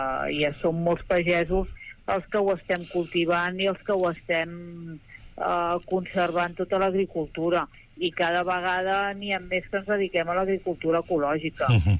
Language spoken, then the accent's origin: Catalan; Sant Climent de Llobregat, Catalonia, Spain; nosaltres som de Sant Climent de Llobregat